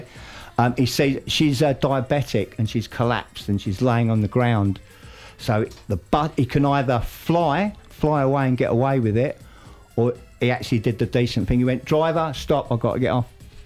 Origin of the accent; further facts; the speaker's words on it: England, United Kingdom; I can say this because I'm English